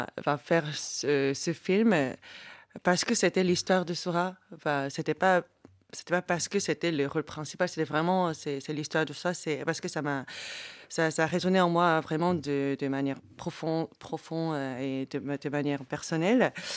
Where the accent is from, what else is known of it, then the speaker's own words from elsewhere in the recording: South Korea; moved away as an adult; now in France; moi j'ai vécu en Corée pendant 20 ans et après, depuis 10 ans, je vis en France et c'est la Corée, c'est mon pays natal